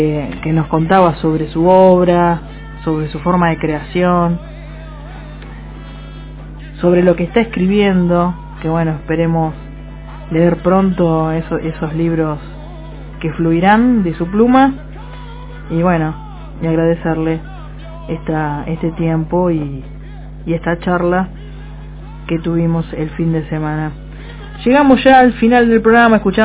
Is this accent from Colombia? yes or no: no; Argentina; como argentinos y argentinas podamos seguir abrazándonos, sosteniéndonos y soñando